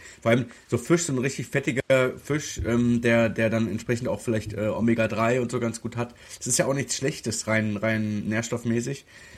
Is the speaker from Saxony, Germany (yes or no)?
yes; Dresden, Saxony, Germany; born there; Ich bin in Dresden geboren.